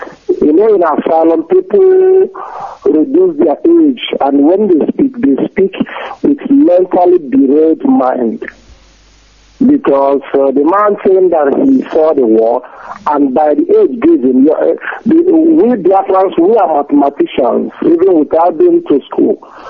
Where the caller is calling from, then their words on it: France; I'm calling from France.